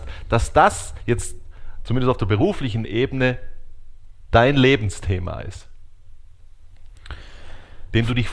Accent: Southern Germany, Germany; Ich komme ja aus Süddeutschland, das heißt, ich bin aufgewachsen mit dem Schweizer Fernsehen tatsächlich.

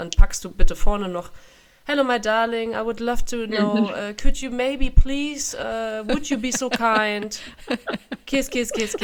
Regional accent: Germany; ich zum Beispiel bei Arsenal als Deutsche

